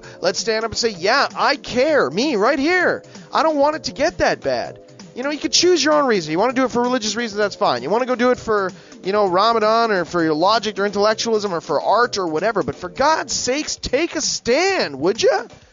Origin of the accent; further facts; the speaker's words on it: Canada; Hey, I'm Canadian.